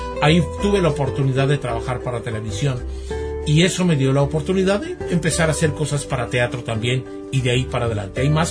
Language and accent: Spanish; Mexico; also born or lived in Mexico City; ahí en mi pueblo no había más que hasta tercero de primaria, estudié hasta tercero de primaria, de ahí me llevaron a la ciudad